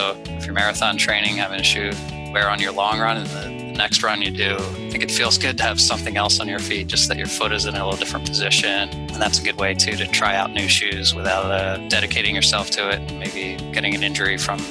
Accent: Philadelphia, Pennsylvania, United States; born there; now in Conshohocken, United States; I was born in Philadelphia, and the hospital I was born in is actually a dorm at the college I went to. So I didn't really make it very far, I guess. So I live in Conshohocken now, just outside the city of Philadelphia.

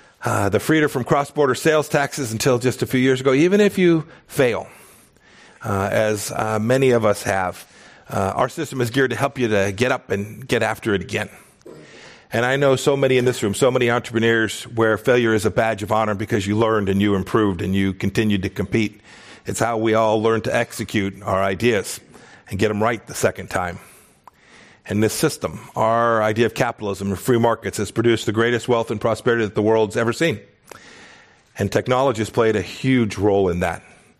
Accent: California, United States; I'm from California. I think it's okay.

